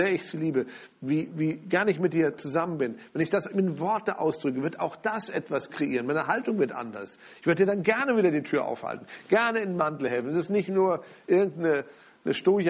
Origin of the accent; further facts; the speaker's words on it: Germany; Dann müssen wir doch drüber reden, wir sind doch Deutsche, wir müssen über all das reden, was negativ läuft.